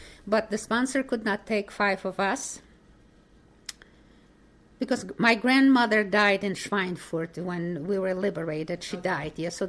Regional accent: Poland; English is a second language; give our names and the whole family, the birth of they, where we are from Poland.

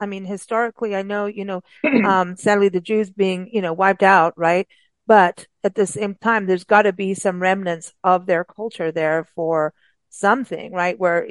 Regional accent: South Africa; Growing up in South Africa

